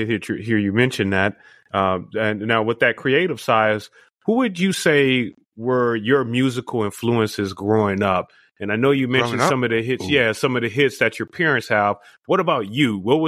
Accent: Hawthorne, California, United States; My hometown, baby.

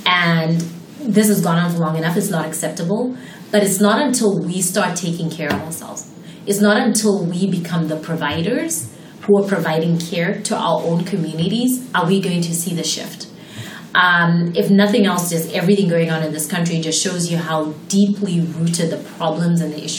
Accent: Zimbabwe; first language English; moved away; You're from Zimbabwe? Like, da, da, da. I'm like, yeah, English is my first language.

